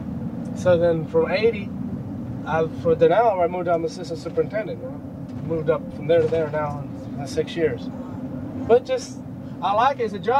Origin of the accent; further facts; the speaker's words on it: Bridgeport, Connecticut, United States; born there; I was born over in Bridgeport. Then he came over, somehow we got down in South Bay